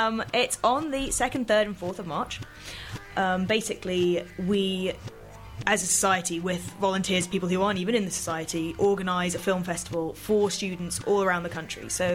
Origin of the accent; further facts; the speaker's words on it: New York, United States; now in United Kingdom; Originally from the States, New York, but I moved to England in 92.